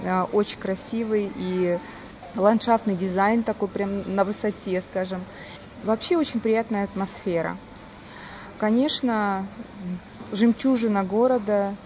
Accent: Russia; я из России. Я занимаюсь тем, что перевожу и издаю книги там, в России.

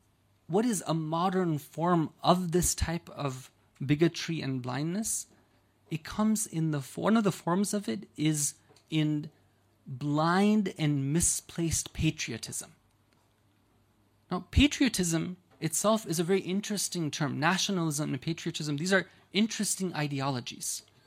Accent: United States; So let's say, for example, I, as an American, I, as a Muslim

